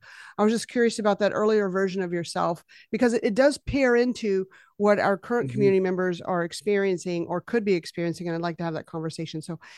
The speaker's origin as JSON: {"language": "English", "region": "Mississippi", "country": "United States", "said": "But by the way, I'm from Mississippi."}